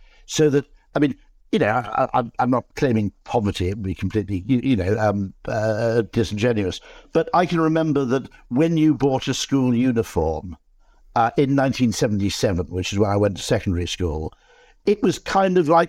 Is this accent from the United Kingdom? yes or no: yes; Wales, United Kingdom; I grew up in South Wales, not in a particularly impoverished part of it